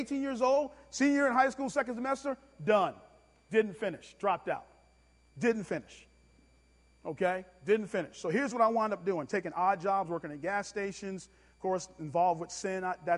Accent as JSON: {"language": "English", "town": "Brooklyn", "region": "New York", "country": "United States", "tie": "born or raised there", "said": "growing up in Brooklyn was really, really tough, the way I grew up, okay?"}